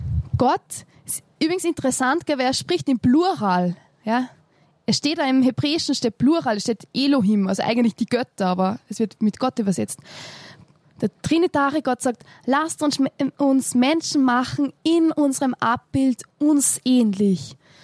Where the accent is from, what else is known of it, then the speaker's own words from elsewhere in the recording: Austria; Wie ihr hören könnt, ich komme aus Österreich und als Österreicher haben wir ein sehr negatives Bild